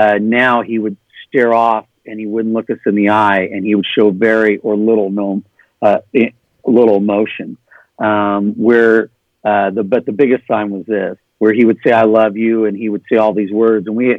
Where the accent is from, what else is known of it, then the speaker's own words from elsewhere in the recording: California, United States; moving from California to Texas, we're basically from California, and that was a huge move in itself.